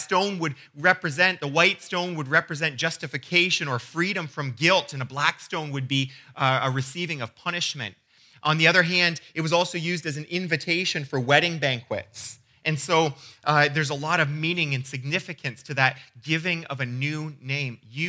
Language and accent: English; Canada; And I'm Canadian, but I have this background history.